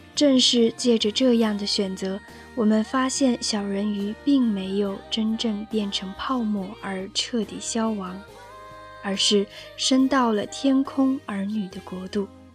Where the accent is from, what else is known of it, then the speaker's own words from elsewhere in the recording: China; 但是非常遗憾的是，我们中国人常常误读了这篇震撼人心的童话。